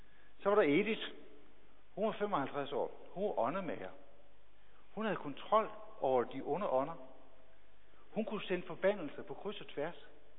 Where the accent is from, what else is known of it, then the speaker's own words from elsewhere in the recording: Central Denmark Region, Denmark; Jeg er født og opvokset i Vestjylland. Jeg har altid været i kristne miljøer.